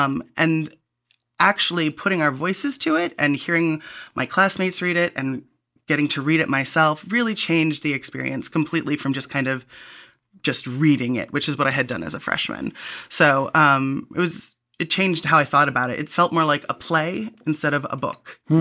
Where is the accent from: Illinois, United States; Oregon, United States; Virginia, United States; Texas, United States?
Illinois, United States; Rock Island; also born or lived in Bloomington, Illinois / East Coast; I grew up around the Quad Cities. Well, from about fifth grade on.